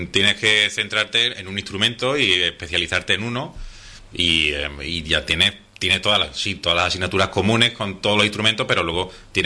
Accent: Bollullos del Condado, Andalusia, Spain; Yo soy de Bollullos del Condado.

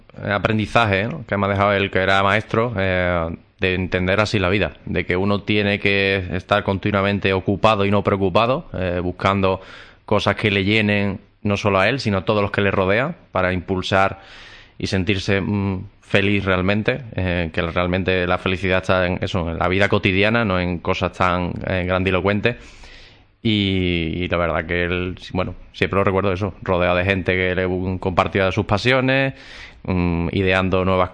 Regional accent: Andalusia, Spain; mi forma de ser andaluz, a pesar de que estoy todo el día viajando por el mundo cada vez que puedo, siento que esta es mi tierra y por eso he decidido que también hace aquí mi vida.

